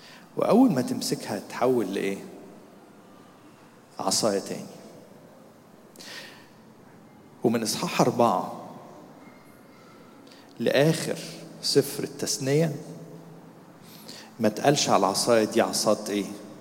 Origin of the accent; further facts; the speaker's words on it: Egypt; احنا مصريين.